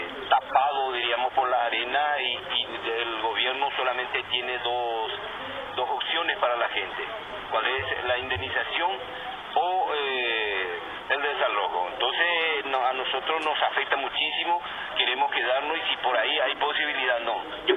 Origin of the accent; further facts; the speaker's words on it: Asunción, Paraguay; Yo soy específicamente del Bañado Sur y queremos seguir viviendo ahí